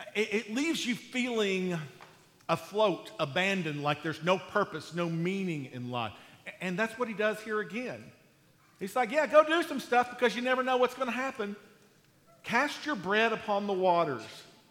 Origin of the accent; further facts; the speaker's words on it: United States; Where I lived, I grew up near the Red River, the river that divides Texas from Oklahoma there.